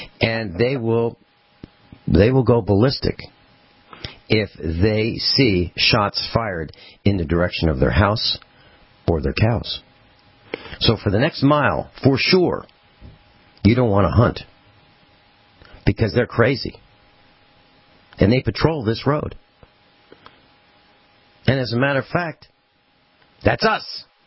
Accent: Virginia, United States; Because I came from Virginia … I'm obviously in the mob

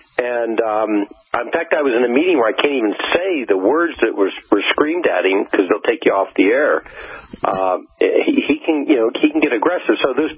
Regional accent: Ohio, United States; Governor John Kasich of my home state and Ellen Ratner's home state of Ohio

